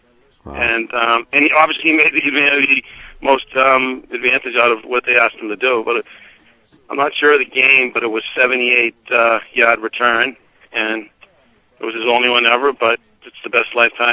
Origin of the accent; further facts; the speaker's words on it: Dover, United States; also born or lived in Quincy; Yeah, I grew up in Dover. Born in Quincy, grew up in Dover, went out to the Midwest a little for school